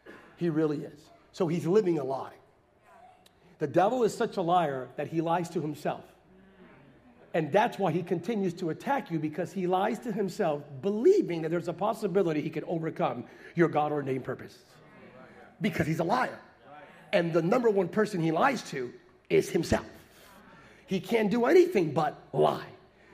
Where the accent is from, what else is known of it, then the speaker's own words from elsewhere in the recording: Pennsylvania, United States; I grew up in Pennsylvania.